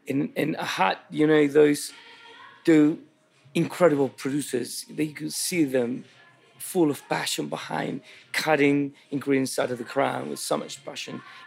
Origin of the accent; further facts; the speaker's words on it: Santiago, Santiago Metropolitan Region, Chile; I grew up in Santiago in the capital, but I was spending all my summers in the countryside, which is, I don't know, an hour away from a city with my grandmother.